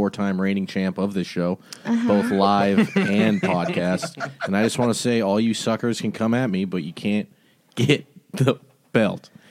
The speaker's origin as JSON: {"language": "English", "region": "California", "country": "United States", "said": "I'm from Northern California, so what happens is I would buy ounces."}